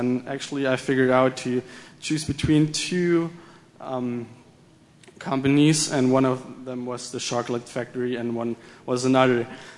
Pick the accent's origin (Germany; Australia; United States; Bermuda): Germany; English is a second language; and I'm from Germany